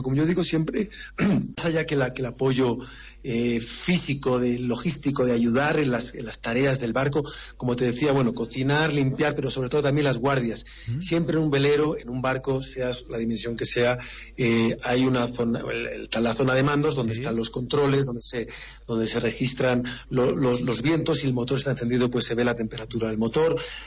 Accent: Palma, Balearic Islands, Spain; yo soy mallorquín, nací en la ciudad de Palma de Mallorca y bueno, vivo muy cerca del mar, ¿no? Pero claro, mis padres son de la península, ¿no?

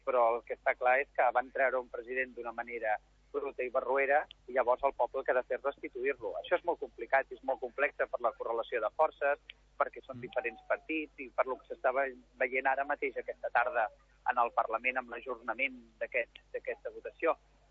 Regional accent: La Garriga, Catalonia, Spain; malgrat això que sóc de la Garriga

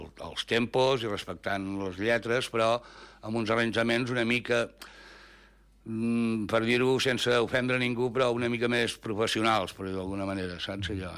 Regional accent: Barcelona, Catalonia, Spain; jo sóc fill de Barcelona, però a partir del meu avi tota la descendència … era de Figueres, de Torroella de Montgrí, o sigui que per la part de materna hi ha una vessant empordanesa

